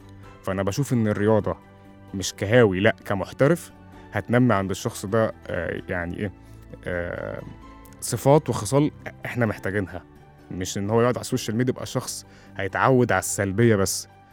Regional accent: Egypt; إحنا كعرب كمسلمين كمصريين

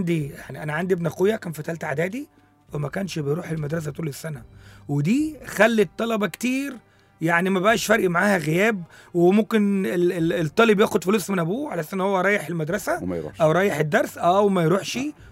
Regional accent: Egypt; أنا كواحد من السادة مش أقول لك بقى من السادة المستمعين، أنا كمصري

